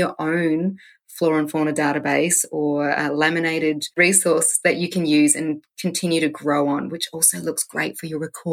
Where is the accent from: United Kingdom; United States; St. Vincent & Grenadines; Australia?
Australia; South Australia; moved away; I moved up from South Australia, so it was like moving to a new country as far as flora was involved.